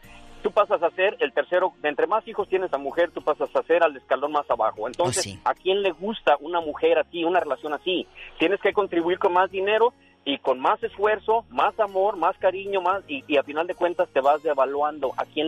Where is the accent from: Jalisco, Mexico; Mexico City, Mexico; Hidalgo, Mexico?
Jalisco, Mexico; Guadalajara; Yo soy de un pueblito que se llama Guadalajara, Jalisco, como 8 millones de habitantes.